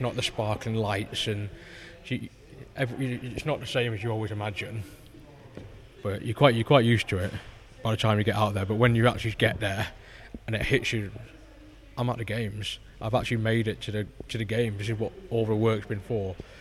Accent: Gainsborough, East Midlands, United Kingdom; And then knowing Johnsy from Scunthorpe, I'm from Gainsborough, only about 20 minutes apart.

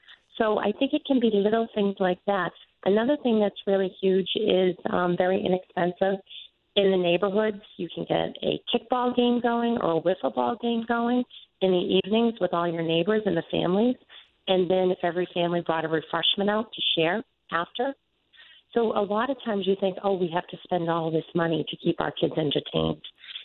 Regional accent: Boston, Massachusetts, United States; I'm from the Boston area, so it's 10 o'clock here.

